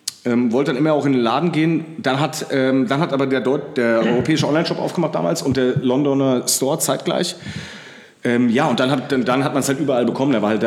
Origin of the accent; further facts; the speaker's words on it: Dreieich, Hesse, Germany; ich kann es schon davor von diversen Skate-Sessions aus Frankfurt und aus Dreieich, wo ich aufgewachsen bin.